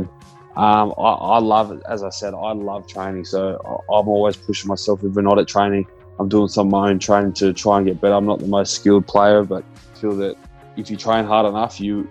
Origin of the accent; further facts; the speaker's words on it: New South Wales, Australia; they all go for Manly because we grew up on the Northern Beaches